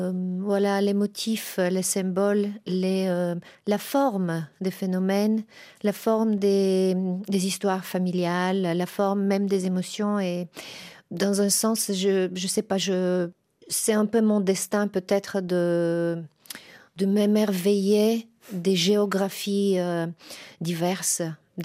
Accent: Sofia, Sofia City, Bulgaria; même si j'ai grandi à Sofia, loin physiquement de la fronte du rideau de fer, j'ai grandi dans une dictature propagandiste

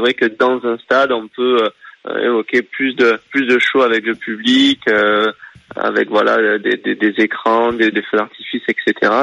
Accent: France; Ben ouais, j'ai grandi en France et je suis monté de catégorie en catégorie

